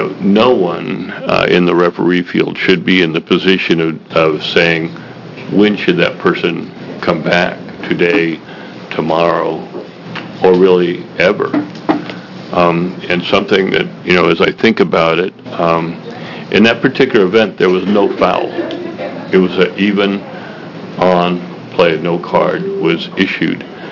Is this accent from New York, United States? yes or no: no; Springfield, Oregon, United States; I'm from Springfield.